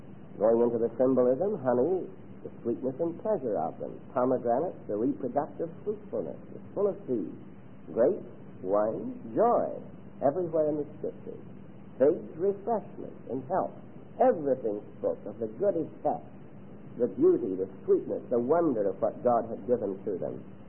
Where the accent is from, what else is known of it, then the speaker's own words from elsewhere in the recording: United Kingdom; when I was a child growing up in Britain